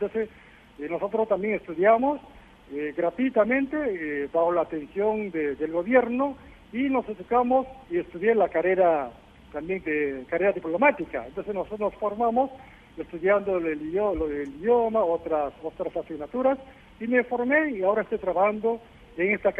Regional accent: North Korea; Spanish is a second language; Sí, yo aprendí español en Corea, sí.

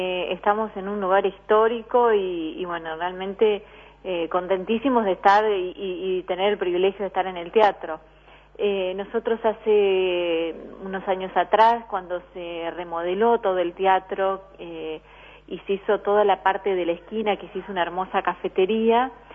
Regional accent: Entre Ríos, Argentina; yo vengo de Entre Ríos, en ese momento estaba trabajando en Concepción del Uruguay, en un banco.

